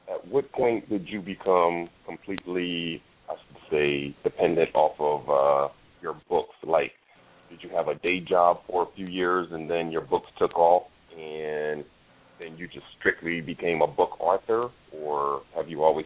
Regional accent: Charlotte, North Carolina, United States; I'm also from the Charlotte area here.

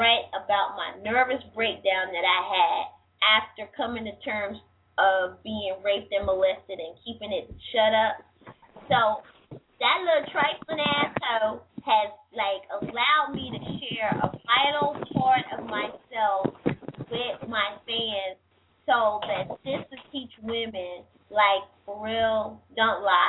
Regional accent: the South, United States; Come on, I'm from the South. I know my way around the kitchen.

